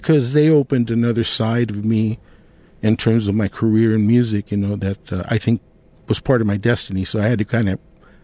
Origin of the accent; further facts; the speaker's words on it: Los Angeles, California, United States; about growing up in South Central is that I lived about 10 blocks from the legendary 5-4 Ballroom, which was on 54th and Broadway.